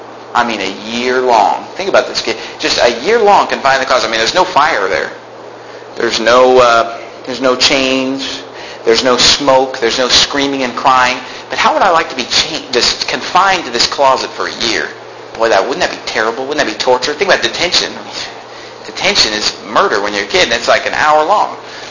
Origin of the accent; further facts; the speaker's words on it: Sacramento, California, United States